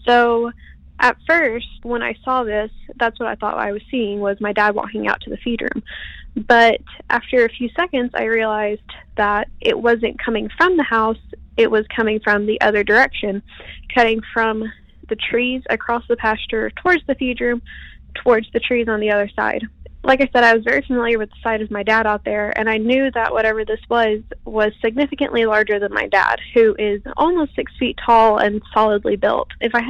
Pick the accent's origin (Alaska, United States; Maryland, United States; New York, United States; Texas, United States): Texas, United States; I'm 20 now. This happened when I was around 12. I grew up in the Southeast Texas area. It's very heavily wooded.